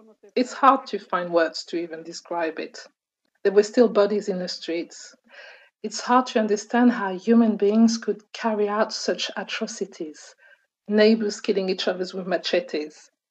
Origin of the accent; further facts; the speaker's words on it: Burundi; moved away as an adult; also born or lived in Romania; I was born in Burundi and I grew up there. I'm a Tutsi and my family fled Rwanda after the riots in 1959. When I was 20, I moved to Romania to study hotel management.